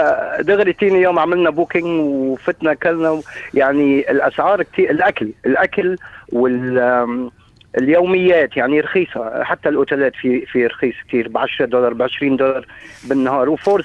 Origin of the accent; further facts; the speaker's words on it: Syria; وقلت لهم أنا سوري ما بيكل بورك